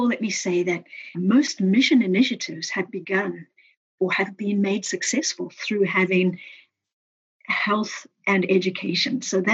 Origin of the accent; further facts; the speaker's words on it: Zimbabwe; I'm from Zimbabwe originally